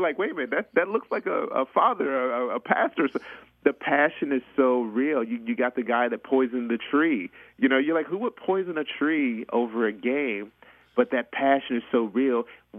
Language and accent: English; Cincinnati, Ohio, United States; Cincinnati, of course, being my hometown